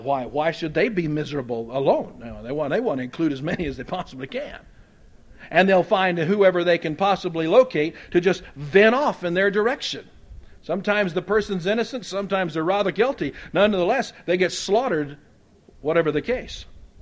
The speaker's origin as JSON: {"language": "English", "region": "Oklahoma", "country": "United States", "tie": "born or raised there", "said": "when I was growing up in Oklahoma, they'd say, shoot."}